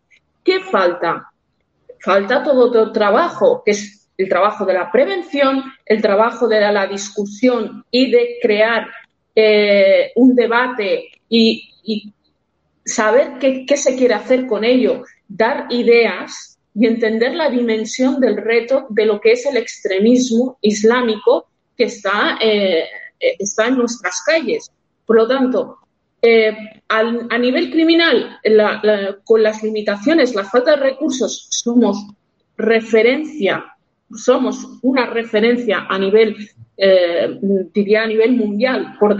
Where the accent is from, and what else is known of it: Spain